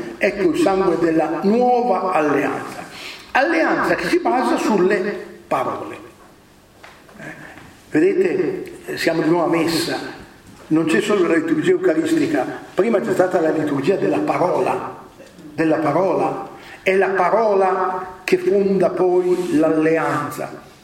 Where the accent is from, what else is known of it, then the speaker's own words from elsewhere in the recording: Piedmont, Italy; come piemontese, scuta, che vuol dire non solo senti, ma vuol dire obbedisci.